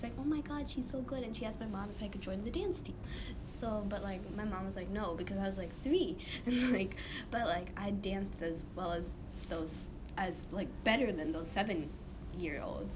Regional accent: Michigan, United States; So I grew up here in Michigan, where I still am today, 40 years later

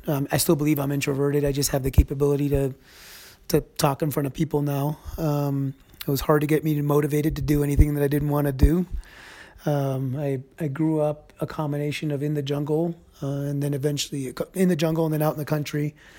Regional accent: Panama; So I grew up in Panama, which is in Central America, where the Panama Canal is.

